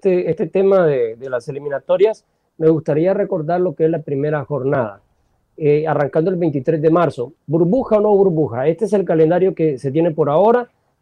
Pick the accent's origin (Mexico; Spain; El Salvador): El Salvador; born there; soy así como perfil turco, otros dicen que soy afgano, pakistaní, hindú, pero la verdad que nací en El Salvador.